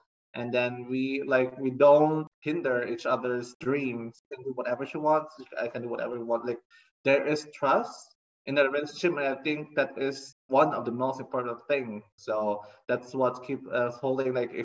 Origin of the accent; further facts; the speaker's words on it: Philippines; although I was raised and born in the Philippines, I think I'm not that traditional.